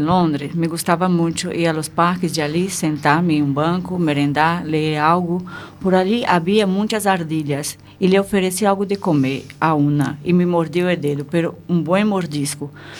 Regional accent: Brazil; Spanish is a second language; now in Spain; Mi primer destino cuando salí de Brasil no fue España. Yo llegué a este país desde Zurich, Suiza.

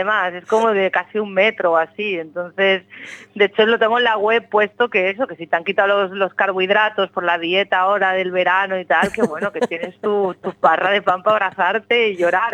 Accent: Barcelona, Catalonia, Spain; Soy de Barcelona, pero me he enamorado de Galicia y, de hecho, llevo 2 años aquí.

